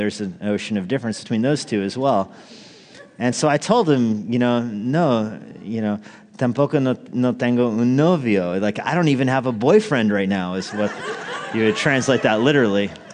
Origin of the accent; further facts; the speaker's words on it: United States; asking me a bunch of questions about growing up in the States